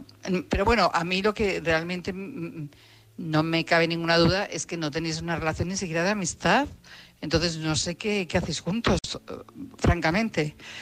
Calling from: Madrid, Community of Madrid, Spain; corresponsal de Madrid.

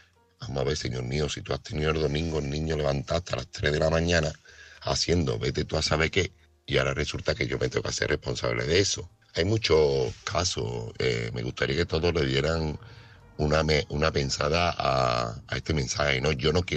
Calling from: Seville, Andalusia, Spain; corresponsal de Sevilla.

